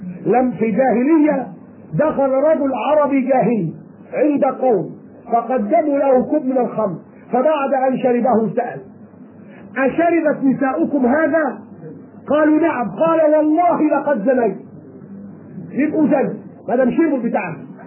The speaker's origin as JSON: {"language": "Arabic", "country": "Egypt", "said": "وعندنا في مصر"}